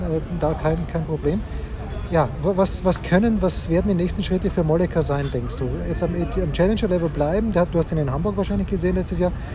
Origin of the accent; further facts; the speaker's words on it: Austria; ich darf das sagen, als Österreicher aller Zeiten